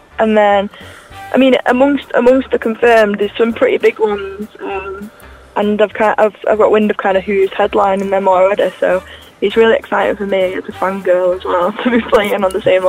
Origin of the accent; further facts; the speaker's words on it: Manchester, North West England, United Kingdom; the furthest I've ventured to play Pride is Chester, and I'm from Manchester, so it's not too far.